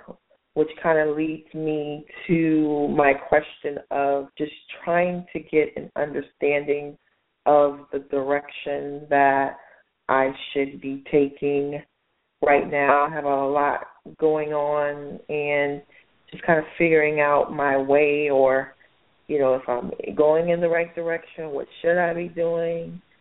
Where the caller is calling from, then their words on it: Atlanta, Georgia, United States; Hi, Adam. … calling from Atlanta. Happy Thanksgiving.